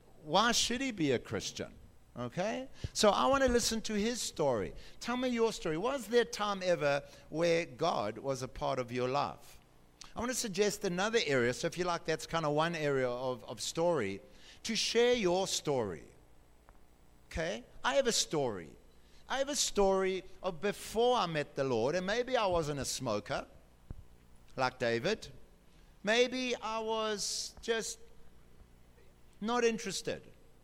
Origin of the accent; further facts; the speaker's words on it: Durban, KwaZulu-Natal, South Africa; oh, I was born in Durban and grew up on the coast overlooking the sea at Anstey's Beach, and I used to run up and down to Brighton Beach every afternoon to get fit for rugby